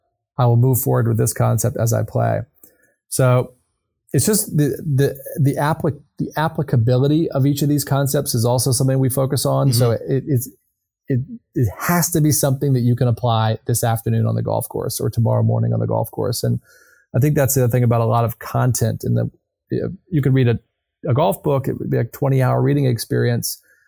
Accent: North Carolina, United States; I grew up in North Carolina, you know, in kind of the, you know, very near Pinehurst.

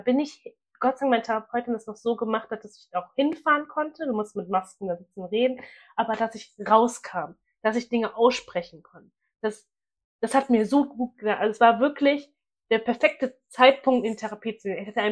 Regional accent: Germany; wo kommst du her? Und ich sage, Deutsch, du bist ja gar nicht deutsch

